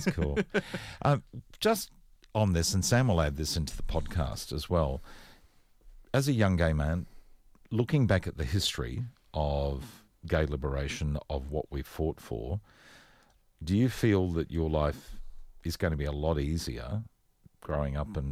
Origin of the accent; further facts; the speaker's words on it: Rockhampton, Queensland, Australia; I'm from Rockhampton. There is nothing similar about Rockhampton, Townsville, except having to grow up gay in a place which...